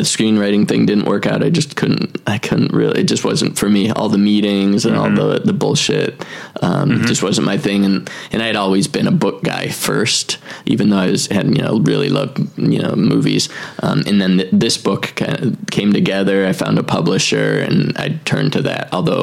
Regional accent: Michigan, United States; I think it was the boredom of growing up in Michigan, and so you look for things to do.

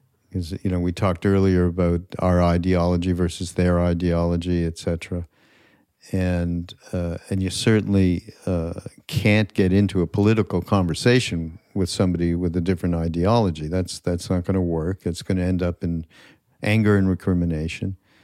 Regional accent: Canada; Canadian. I'm from Canada.

